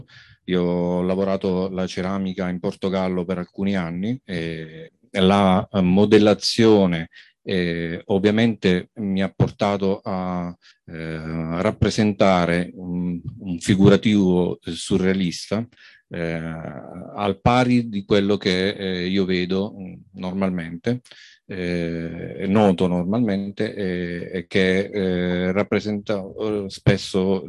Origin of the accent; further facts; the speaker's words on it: L'Aquila, Abruzzo, Italy; vengo dall'Aquila.